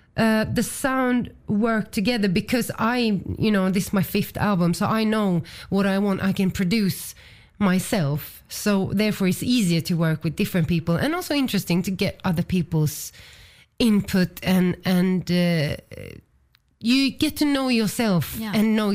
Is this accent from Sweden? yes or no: yes; Sweden; in my hometown in Sweden, if you're born somewhere, you always feel most connected to that place